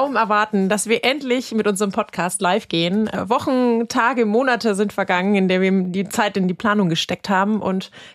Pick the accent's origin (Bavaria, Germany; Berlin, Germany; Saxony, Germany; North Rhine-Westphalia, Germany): Bavaria, Germany; born there; moved away as an adult; Ich komme auch gebürtig, wie man so schön sagt, aus dem Frankenland. Mich hat's dann auch nach dem Studium in den Norden verschlagen und wohne schon seit mittlerweile knapp 10 Jahren hier im Norden